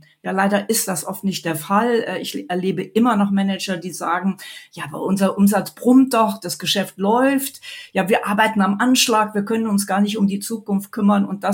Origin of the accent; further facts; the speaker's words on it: Mönchengladbach, North Rhine-Westphalia, Germany; born there; now in Munich, Germany; als ich zurückkam, wohin denn dann? Und da kam nur München in Frage. Gebürtig bin ich aus Mönchengladbach.